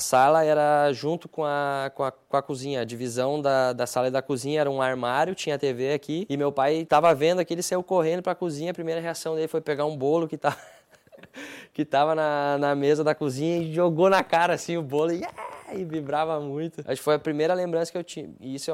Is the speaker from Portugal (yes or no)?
no; Novo Hamburgo, Rio Grande do Sul, Brazil; lá da minha cidade, Novo Hamburgo